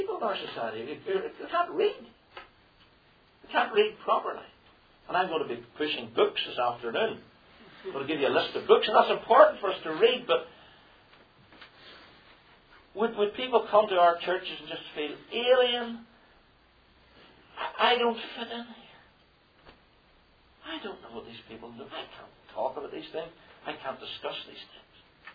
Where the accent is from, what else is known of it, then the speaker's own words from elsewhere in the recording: Belfast, Northern Ireland, United Kingdom; I grew up in East Belfast.